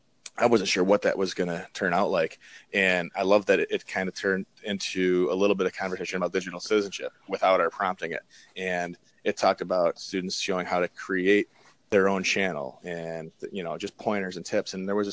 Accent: New York, United States; we're from New York.

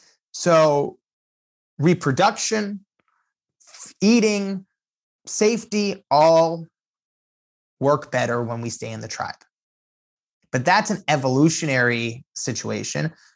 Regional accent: California, United States; born there; My parents and grandparents came from Iran to America 40 years ago. And I was born here in California.

